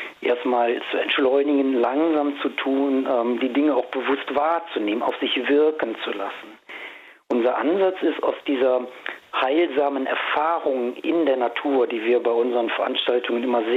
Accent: Eifel, Germany; Ich komme selber hier aus der Eifel.

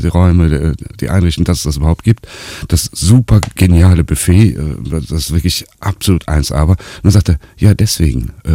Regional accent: Rhineland, Germany; Nö, ich bin Rheinländer

